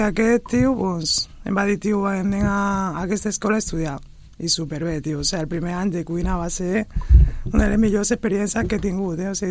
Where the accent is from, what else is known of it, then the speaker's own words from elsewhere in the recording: Ecuador; jo des de petit, jo soc d'Equador, des de ben petit ja sempre m'ha cridat